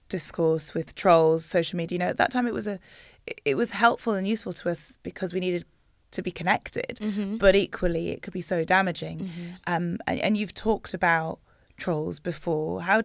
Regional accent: Newcastle, North East England, United Kingdom; I'm from Newcastle.

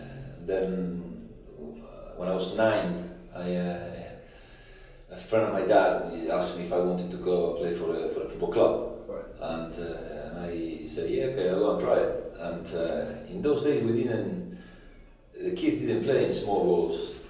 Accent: Buenos Aires, Argentina; I'm from Buenos Aires, the capital, so a big city, a bit like London. I had a lot of friends around, and I had a nice childhood really, working class parents.

